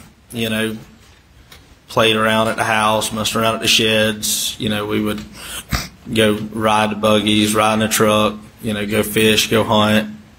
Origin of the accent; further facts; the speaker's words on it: South Carolina, United States; I grew up in Hampton County. Grew up around Paul and Maggie. I went to school at Wade Hampton. Played sports with Buster growing up, and just were lifelong friends.